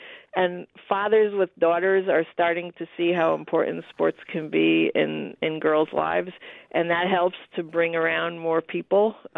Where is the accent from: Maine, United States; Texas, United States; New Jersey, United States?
New Jersey, United States; and I'm from New Jersey, so what happened in New Jersey was not as liberated, I guess, as what was happening in Iowa.